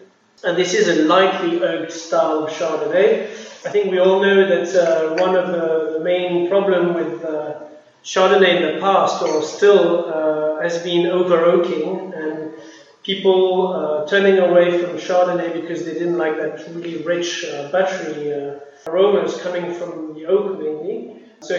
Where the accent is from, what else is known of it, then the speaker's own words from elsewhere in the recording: Paris, Île-de-France, France; also born or lived in Pauillac / United Kingdom; So my first few weeks were in Pauillac, in the middle of the vineyard. I grew up in Paris most of my years, and in the UK.